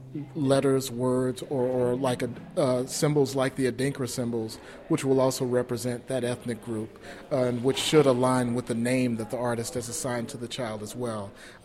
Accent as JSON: {"language": "English", "town": "St. Louis", "region": "Missouri", "country": "United States", "tie": "born or raised there", "said": "I grew up in St. Louis, Missouri, listening to … some of the giants of the blues"}